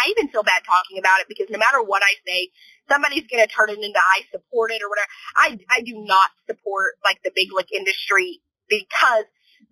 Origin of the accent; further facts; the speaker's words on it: El Paso, Texas, United States; Like, plus, I grew up in El Paso, Texas